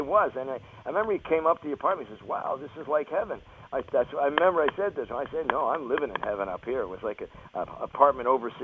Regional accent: Canada; coincidentally, I'm Canadian

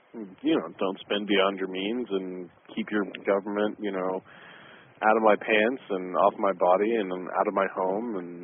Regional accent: United States; And, I'm an American.

